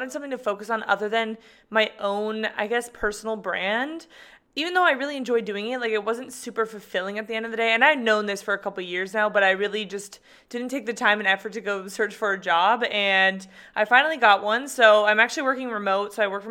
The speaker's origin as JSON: {"language": "English", "town": "San Diego", "region": "California", "country": "United States", "tie": "born or raised there", "said": "I moved back to San Diego, and that is where I'm from. So I moved back to my hometown from New York City"}